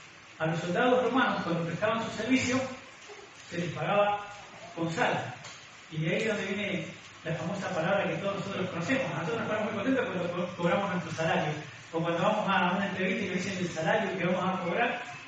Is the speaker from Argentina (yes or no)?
yes; Argentina; Soy argentino, pero soy nacionalizado español, ¿sí?